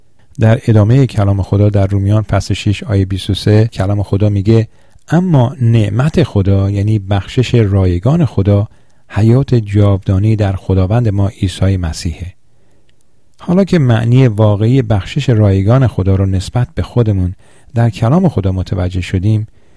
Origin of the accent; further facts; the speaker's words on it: Iran; تقریبا همه ما با این جمله در ایران بزرگ شدیم